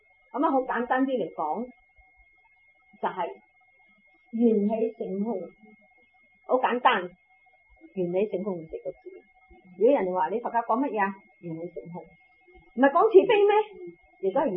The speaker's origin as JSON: {"language": "Cantonese", "country": "China", "said": "即系我哋中国人食乜嘢？长生不老丹啊"}